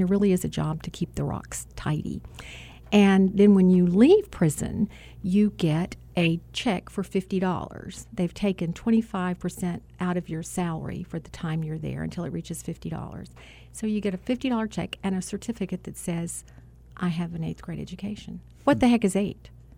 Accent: Texas, United States; Mm-hmm. I'm a Southern girl.

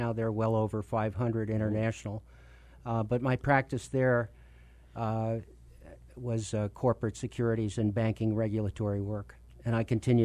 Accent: New York, United States; now in Arizona, United States; I'm originally from New York.

